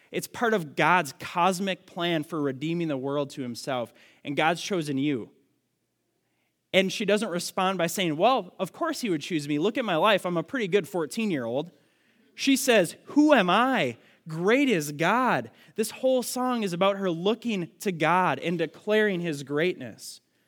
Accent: Minnesota, United States; And I saw this all the time growing up in Minnesota.

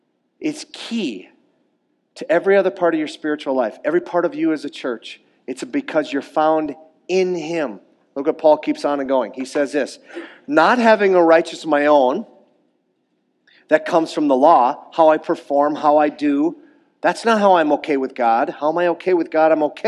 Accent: Minnesota, United States; That is what we'd call, where I'm from the Iron Range, we call that a heck of a deal.

